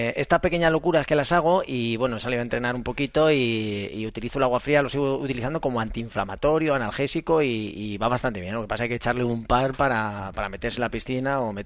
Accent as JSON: {"language": "Spanish", "country": "Spain", "said": "soy el último español que la ha ganado ya hace unos cuantos años"}